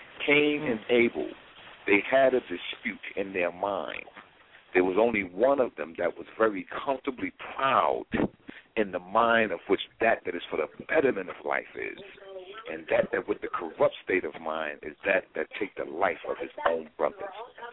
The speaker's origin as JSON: {"language": "English", "town": "Brooklyn", "region": "New York", "country": "United States", "said": "Yes, I'm from Brooklyn, New York."}